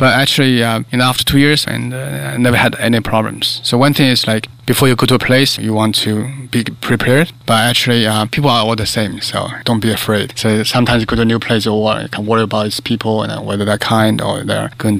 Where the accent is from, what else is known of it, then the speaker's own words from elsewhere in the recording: China; now in United States; I guess that's because I came from China, where the government was like somewhat imposed on you.